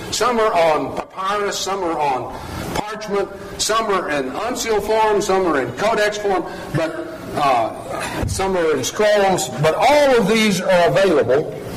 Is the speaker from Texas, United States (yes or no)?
yes; Texas, United States; accent: Texas; with my Texas accent, you can't tell which I said, can you?